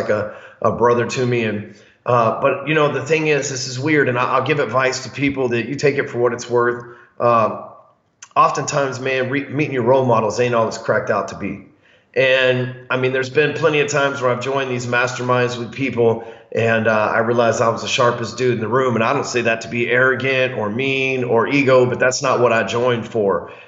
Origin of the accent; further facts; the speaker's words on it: the South, United States; I'm from the South. We don't even speak full-blown English down here.